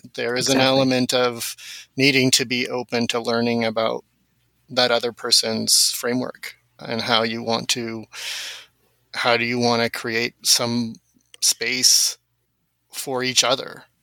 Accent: Canada; also born or lived in South Africa; So they really identified more as South African, whereas my earlier memories are as being a Canadian.

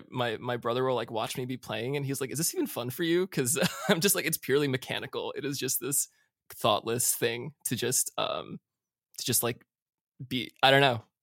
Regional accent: New Jersey, United States; also born or lived in New York; I grew up in Jersey, but I was born in New York.

